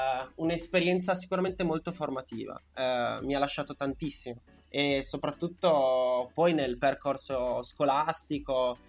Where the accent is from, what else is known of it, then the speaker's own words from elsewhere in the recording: Turin, Piedmont, Italy; born there; I miei comunque erano migrati, no? Negli anni 70 a Torino, quindi sono nato a Torino, ma sono in parte anche siciliano e pugliese.